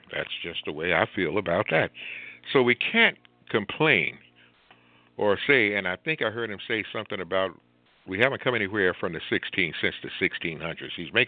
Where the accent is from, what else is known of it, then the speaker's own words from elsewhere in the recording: North Carolina, United States; Now, my home state, North Carolina, is under fire.